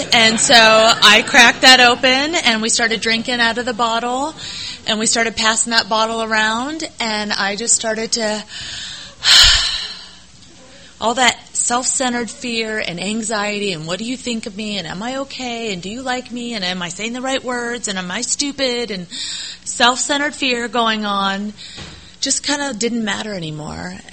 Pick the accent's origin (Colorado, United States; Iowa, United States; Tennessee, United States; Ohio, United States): Iowa, United States; I was born and raised in Iowa. I'm the oldest of three kids, and I have a mom and a dad.